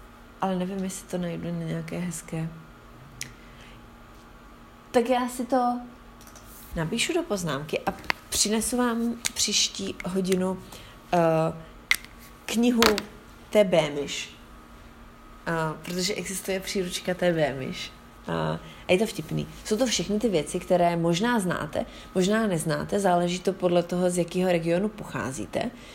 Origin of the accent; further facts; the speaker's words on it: Sudetenland, Czechia; já jsem taky ze Sudet